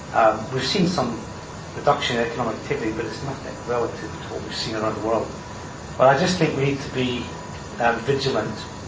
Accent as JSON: {"language": "English", "region": "Scotland", "country": "United Kingdom", "said": "And it's not because I'm a Scottish banker"}